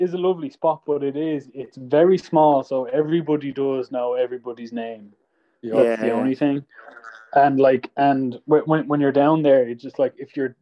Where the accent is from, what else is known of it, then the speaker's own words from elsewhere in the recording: Swords, Leinster, Ireland; It's like I'm born and raised in Swords, and I feel so awkward about being in this bar.